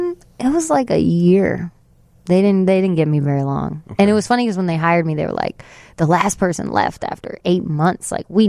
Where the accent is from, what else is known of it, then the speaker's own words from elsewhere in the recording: Appleton, Wisconsin, United States; And I was like, no, I'm from Appleton. Like we don't have it up there.